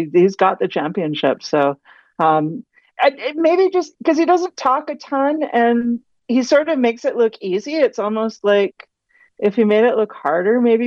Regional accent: Canada; I'm Canadian.

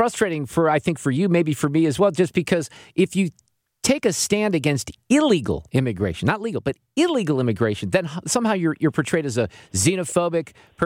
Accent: United States; I care as an American when I see people coming over the border

